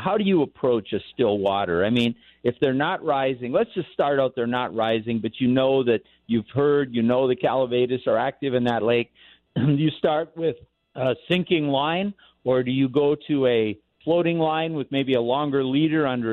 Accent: Midwest, United States; we actually both came from a conventional fishing background. We grew up in the Midwest

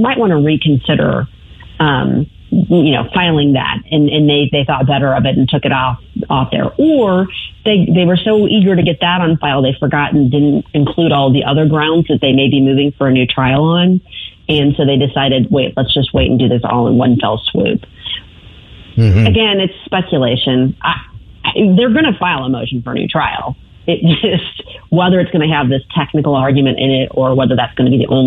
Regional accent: United States; But it's horrifying as an American citizen to watch our so-called leader being so feeble.

